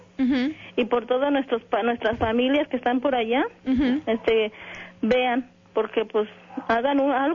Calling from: Morelia, Michoacán, Mexico; De Morelia, de aquí de Cornelia.

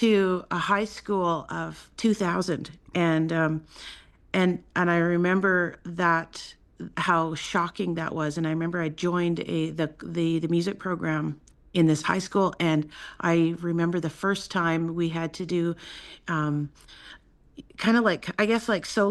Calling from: Yukon, Canada; We are in the Kluane region of the Yukon Territory. So I'm 2 hours from the Alaska border heading into interior Alaska.

